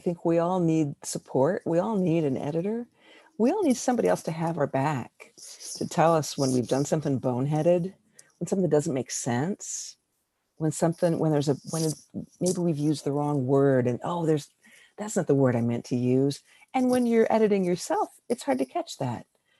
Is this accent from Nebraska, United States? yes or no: yes; Nebraska, United States; It's growing up in Nebraska, I was really fortunate. I think my parents didn't want me to have to do all the farm kid things